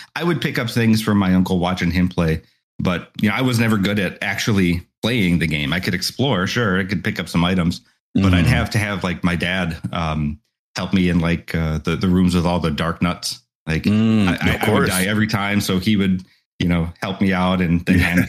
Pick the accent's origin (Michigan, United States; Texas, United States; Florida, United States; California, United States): Michigan, United States; Detroit; So this is where we've been living just about all of our lives.